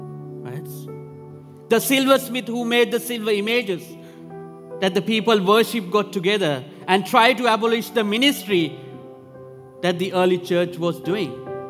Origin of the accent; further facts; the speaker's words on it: Italy; You have churches where I was growing up in Italy. There's a lot of churches where I was growing up.